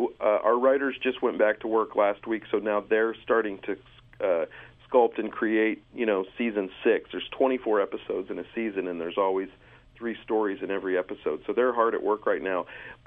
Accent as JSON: {"language": "English", "town": "Kansas City", "country": "United States", "tie": "born or raised there", "said": "I grew up in Kansas City, like I said, and I was near Leavenworth, Kansas, and there's a lot of prisons there."}